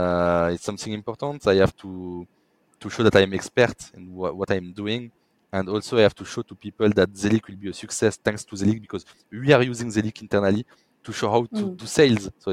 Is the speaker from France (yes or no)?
yes; France; accent: French; English is a second language; Hope that my French accent will be okay for people who will listen, as I said.